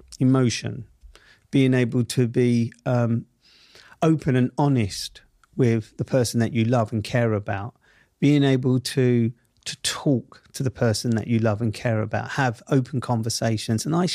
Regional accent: London, United Kingdom; accent: Southeast London; Not only did I have my Southeast London accent, but I also had the prison slang that came with that Southeast London accent

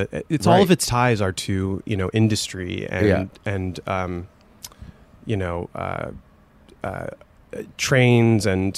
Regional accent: Scranton, Pennsylvania, United States; You know, I was growing up in Scranton. There wasn't a lot going on.

